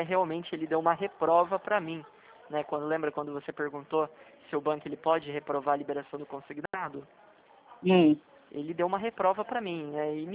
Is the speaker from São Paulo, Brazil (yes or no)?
yes; São José dos Campos, São Paulo, Brazil; pessoalmente eu sou de São José dos Campos. sou um pouquinho longe.